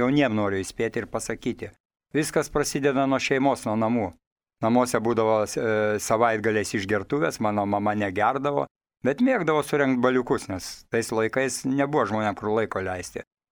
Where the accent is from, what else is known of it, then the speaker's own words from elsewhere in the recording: Kaunas, Kaunas County, Lithuania; Aš užaugau Kaune, Kauno mieste, senamieste. Man katedros vartai buvo, nu, kiek ten, 50-100 metrų.